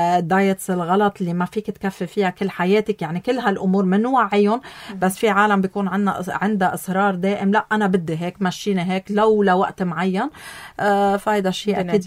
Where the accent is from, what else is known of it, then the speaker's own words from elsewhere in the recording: Lebanon; نحن كلبنانيين